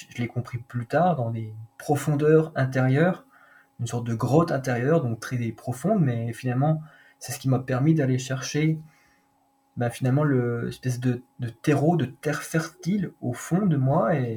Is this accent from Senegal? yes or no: no; Bourgogne-Franche-Comté, France; born there; même si je suis né dans le Doubs, pas très loin